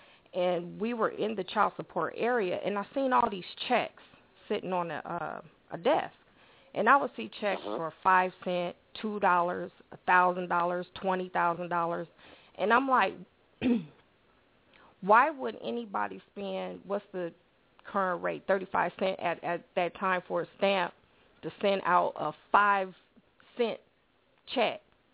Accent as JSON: {"language": "English", "region": "South Carolina", "country": "United States", "said": "I'm from South Carolina."}